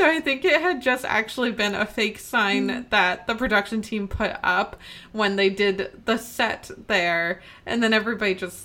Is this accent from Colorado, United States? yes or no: no; New Jersey, United States; we did actually go out to New Jersey, to my hometown.